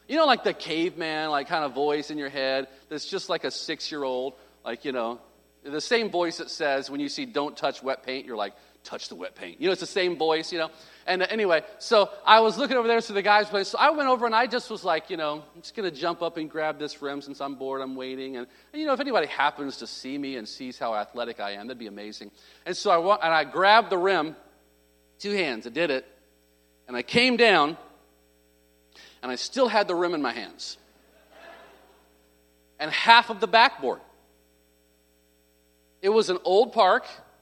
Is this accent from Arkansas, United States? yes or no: yes; Arkansas, United States; Folks, I'm from Arkansas. What major ocean is around Arkansas? It's a swamp over here.